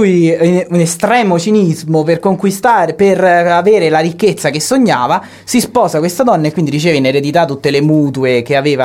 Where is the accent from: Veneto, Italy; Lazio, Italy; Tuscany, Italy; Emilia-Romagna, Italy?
Lazio, Italy; Rome; l'epoca in cui io da romano so dei racconti che mi facevano i miei nonni